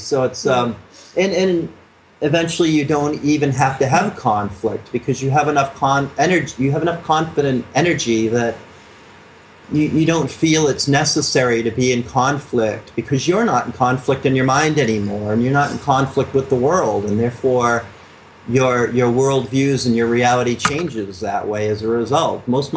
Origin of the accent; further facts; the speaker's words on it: United States; Well, you know, I had an advantage, I guess, growing up in America.